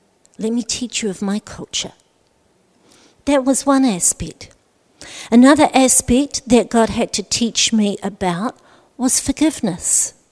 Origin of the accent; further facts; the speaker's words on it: New Zealand; born there; I'm born as a Kiwi, but I was raised with a very strong Scottish culture.